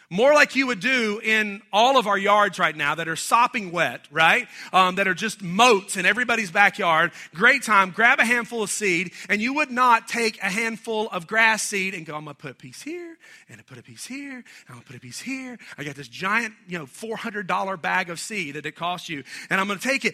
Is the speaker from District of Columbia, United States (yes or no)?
no; Charlotte, North Carolina, United States; I grew up in Charlotte. We would call those folks the West Side kids and other kids outside of town I grew up on.